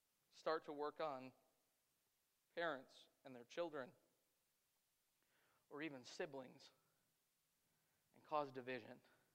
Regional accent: United States; That as an American, the thing that concerns me the most in our society

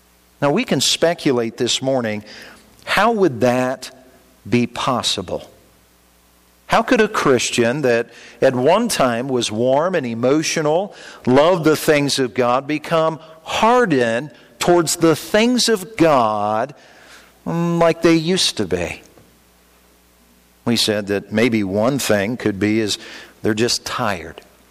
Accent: Indiana, United States; And yeah, I'm from Indiana. You can tell that once in a while.

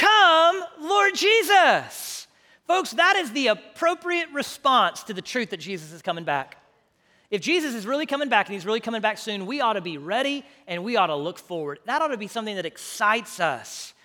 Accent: Houston, Texas, United States; I grew up in Houston, lots of rain. I smell rain, I'm like, home. When I smell pollution, grew up in Houston, it's like, home.

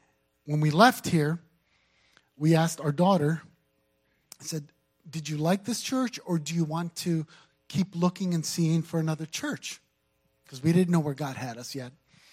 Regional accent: New Jersey, United States; now in Nashville, United States; I grew up in New Jersey, was my home for all my life, pretty much.

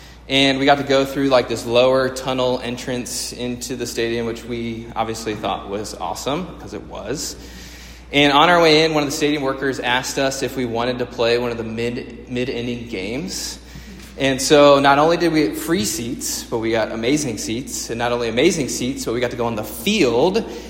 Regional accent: Greensboro, North Carolina, United States; In my senior year of high school, my hometown built a new minor league baseball stadium. The Greensboro Grasshoppers, ferocious. It was actually a really nice state, or is still a really nice stadium with a kind of downtown view of, you know, a little small city, Greensboro.

